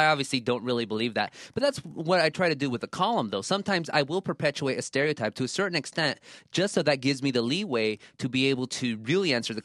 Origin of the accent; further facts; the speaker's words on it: United States; first language Spanish; English is a second language; You know, I grew up amongst Mexicans. My parents are both immigrants, and my first language was Spanish, but I assimilated quickly because that's what happens in the United States with the children of immigrants.